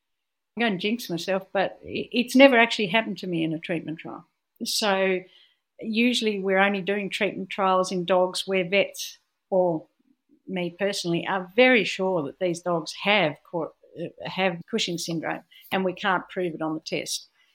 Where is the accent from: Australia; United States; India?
Australia; And in Australia, at least, and I do preface this as being Australian